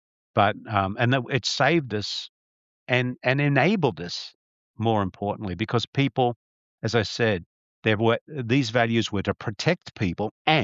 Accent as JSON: {"language": "English", "country": "Australia", "tie": "born or raised there", "said": "when we grew up in Australia, but I don't know whether it was just Australia."}